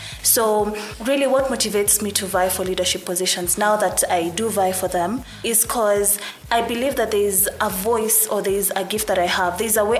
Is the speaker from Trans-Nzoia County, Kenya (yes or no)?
yes; Kitale, Trans-Nzoia County, Kenya; So I come from Kitale.